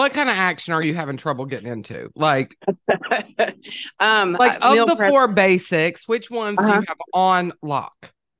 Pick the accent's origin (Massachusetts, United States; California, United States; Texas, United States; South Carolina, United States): South Carolina, United States; Rock Hill; Laura, I'm from Rock Hill, South Carolina.